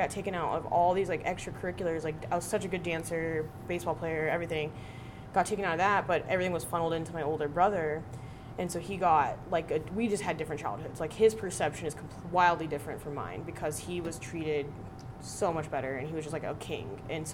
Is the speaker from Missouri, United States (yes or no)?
no; Galveston, Texas, United States; I'm from Galveston, Texas.